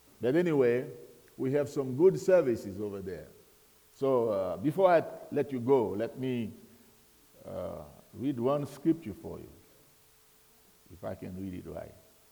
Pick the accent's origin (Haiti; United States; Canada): Haiti; English is a second language; I can't read it like you do because I'm not able to pronounce the word properly, being born and raised in Haiti. I do know that I sound funny when I speak, but that's all I can do.